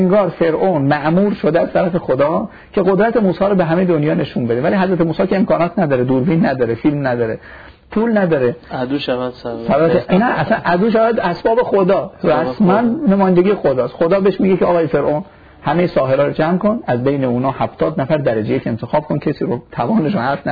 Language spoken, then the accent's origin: Persian; Iran; ما خودم ایرانی هستیم داریم زندگی میکنیم.